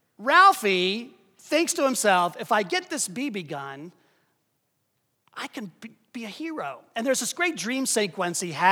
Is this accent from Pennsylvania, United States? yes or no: yes; Pennsylvania, United States; as a boy growing up in Western Pennsylvania, deer hunting was like a second religion.